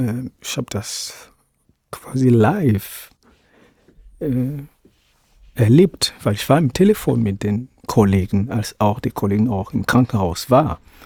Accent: Lomé, Maritime, Togo; In Lomé, in Togo, bin ich dort geboren.

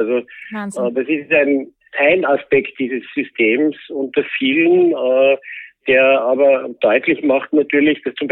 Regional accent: Austria; ich glaube, wir kennen das als Österreicher ganz gut

